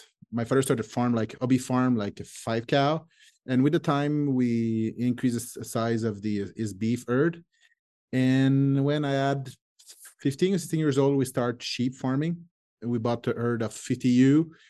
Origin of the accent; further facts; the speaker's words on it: France; accent: French; English is a second language; Sorry for my English. It's my beautiful French accent.